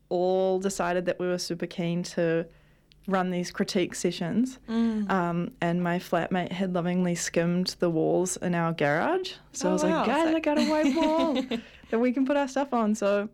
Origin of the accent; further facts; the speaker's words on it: Waihee, Hawaii, United States; I'm really interested in leaning into local tourism of my hometown Waihee